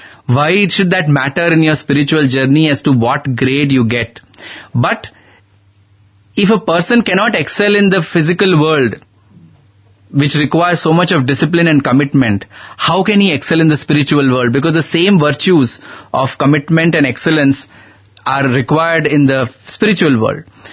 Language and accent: English; Mumbai, Maharashtra, India; So I said, Swami, I am from Mumbai.